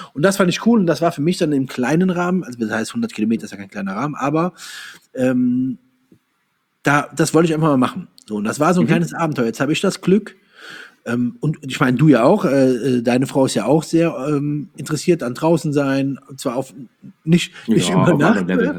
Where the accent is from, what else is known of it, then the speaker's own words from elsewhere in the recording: Andernach, Rhineland-Palatinate, Germany; Ich komme ja Koblenz, aus der Koblenz, aus Andernach.